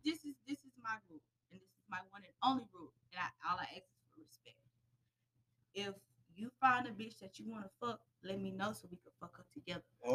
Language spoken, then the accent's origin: English; Arkansas, United States; I'm from Arkansas.